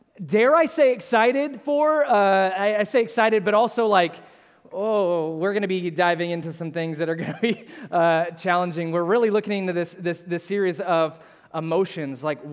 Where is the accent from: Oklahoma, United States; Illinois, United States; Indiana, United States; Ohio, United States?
Ohio, United States; I'm from Ohio, and so there's lots of fields and cornfields